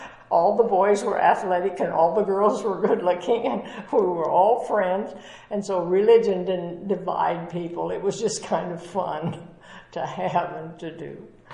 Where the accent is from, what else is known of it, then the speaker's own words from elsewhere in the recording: Kansas, United States; also born or lived in California; I tell people that I was born in California, where grandfather was a Presbyterian minister, very conservative, and of course I was baptized Presbyterian, which of course I don't remember. And then we go out to Kansas